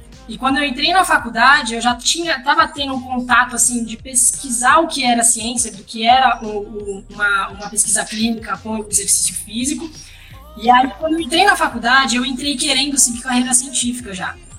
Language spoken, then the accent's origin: Portuguese; Bertioga, São Paulo, Brazil; Eu sou de Bertioga, uma cidade litorânea de São Paulo, e eu me mudei para São Paulo para fazer a faculdade.